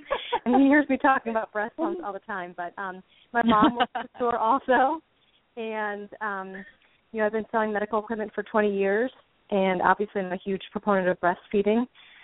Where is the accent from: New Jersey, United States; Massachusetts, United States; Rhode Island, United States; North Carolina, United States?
New Jersey, United States; Well, first of all, I'm from New Jersey originally, so I talk a lot and I talk fast and I interrupt, so I'll try not to do that. But I live in Pennsylvania now